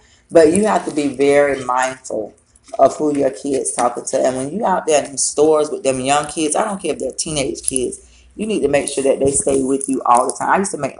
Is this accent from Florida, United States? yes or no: yes; Fort Meade, Florida, United States; That's funny, because even in my hometown of Fort Meade, it's a mining town.